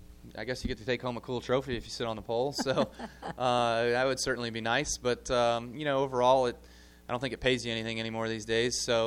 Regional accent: Las Vegas, Nevada, United States; I'm from Las Vegas.

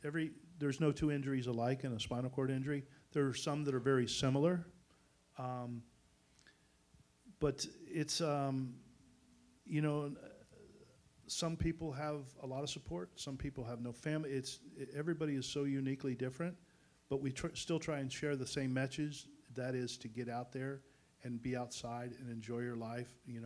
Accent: Florida, United States; And I'm the guy from South Florida, and the Kors people were kind of recommended the Miami Project.

